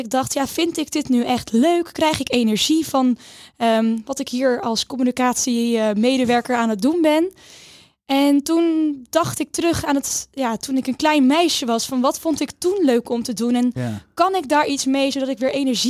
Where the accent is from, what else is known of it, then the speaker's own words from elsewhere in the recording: Hendrik-Ido-Ambacht, South Holland, Netherlands; also born or lived in Zwijndrecht; now in Rotterdam, Netherlands; 27 jaar. Een Rotterdamse ondernemer. Maar officieel geboren in Zwijndrecht. Opgegroeid in Hendrik Ido Ambacht. Ik woon nu al 8 jaar in het centrum van Rotterdam.